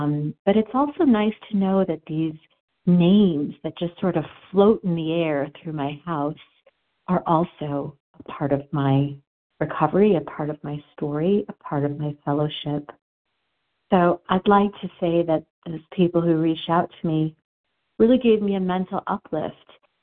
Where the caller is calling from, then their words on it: Denver, Colorado, United States; I'm calling from Denver, Colorado.